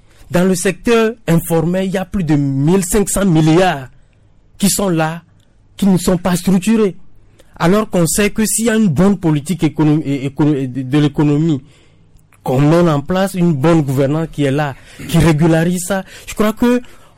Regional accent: Togo; Je l'ai toujours dit, moi je suis togolais.

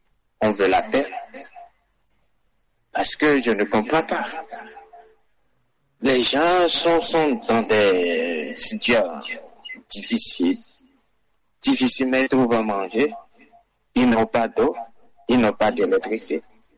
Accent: Togo; Nous sommes tous des Togolais.

